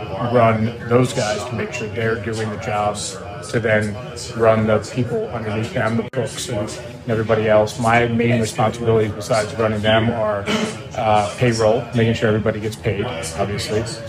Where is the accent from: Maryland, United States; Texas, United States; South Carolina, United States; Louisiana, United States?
Maryland, United States; So I'm the oldest of four boys. I grew up in Western Maryland.